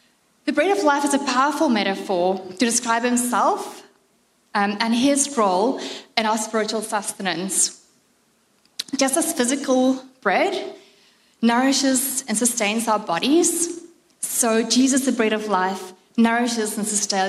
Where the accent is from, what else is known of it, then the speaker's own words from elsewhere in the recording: South Africa; I remember when I was growing up in South Africa, we had enough, but we definitely didn't live in an abundance.